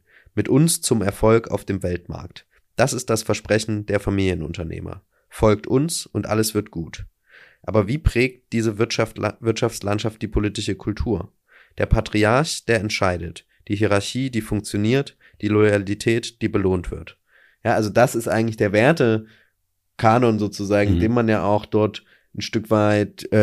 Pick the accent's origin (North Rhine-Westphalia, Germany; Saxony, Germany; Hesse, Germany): Saxony, Germany; Zwickau; ich komme aus Zwickau, aus Ostdeutschland